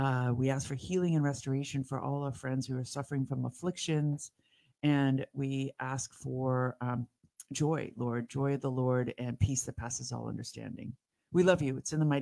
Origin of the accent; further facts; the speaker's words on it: Beverly Hills, California, United States; My girlfriend, we grew up in Beverly Hills, so we went to all Beverly Hills schools